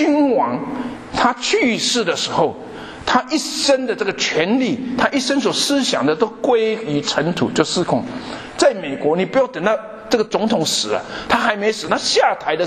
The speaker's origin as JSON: {"language": "Chinese", "country": "Taiwan", "tie": "born or raised there", "said": "我在台湾出生长大，我太太是上海人"}